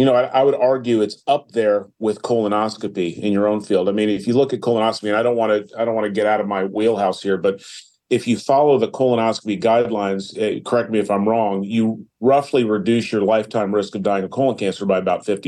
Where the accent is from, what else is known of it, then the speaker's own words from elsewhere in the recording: Chattanooga, Tennessee, United States; born there; also born or lived in New York; now in Cleveland, United States; I was born in Chattanooga, Tennessee, and I did my med school and some of my training in New York, but ultimately did my residency here, and I just loved this Cleveland weather.